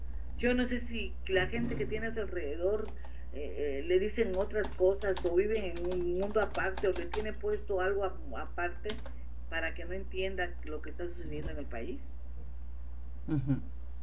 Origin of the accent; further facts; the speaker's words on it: Mexico; Y sentirnos y unirnos como mexicanos. No que aquí en México, por nuestras culturas, vivimos también divididos.